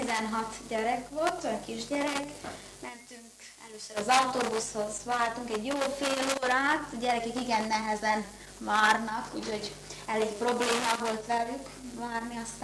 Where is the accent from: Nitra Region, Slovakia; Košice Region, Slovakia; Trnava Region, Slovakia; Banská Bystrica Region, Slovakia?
Nitra Region, Slovakia; Želiezovce; Zselízen születtem, most pár nap múlva leszek 19 éves. Alapiskolába ide jártam Zselízre, magyar tannyelvű alapiskolába.